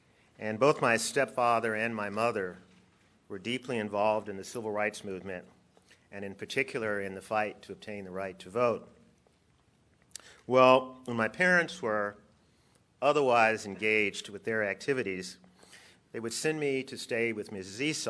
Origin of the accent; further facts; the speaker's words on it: Montgomery, Alabama, United States; While I am from Alabama, in fact, Montgomery, Alabama, I just flew in yesterday from San Francisco